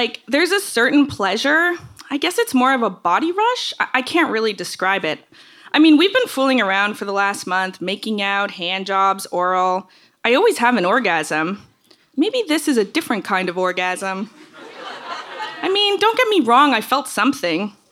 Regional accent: Toronto, Ontario, Canada; I'm from Canada. I grew up in Toronto. It's a big city

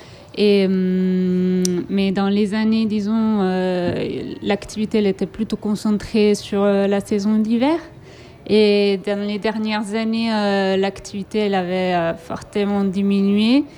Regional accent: Valgrisenche, Aosta Valley, Italy; Moi, je suis née à Aoste. C'est la ville principale de la région. Mais je viens d'une petite vallée de montagne. Mon père est guide de montagne et je viens d'une toute petite vallée qui s'appelle Val Grisanche, mais c'est très petit, sauvage, c'est pas très bien connu.

